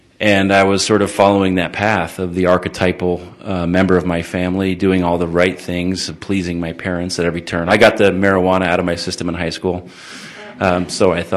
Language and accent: English; Hartford, Connecticut, United States; I grew up in Hartford, Connecticut.